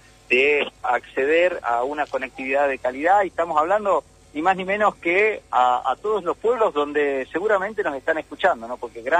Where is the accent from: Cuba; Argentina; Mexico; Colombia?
Argentina; nosotros como cualquier argentino, cualquier argentina, cualquier ciudadano